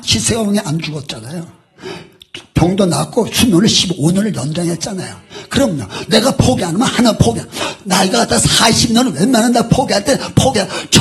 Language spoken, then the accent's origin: Korean; North Jeolla, South Korea; born there; 우리 어렸을 때 저는 초가집에 살았어요. … 초가집에서 태어났습니다. 전라북도 정월권태에 있는 증살리 초가집에 태어났는데 그 풀로 진 집이에요.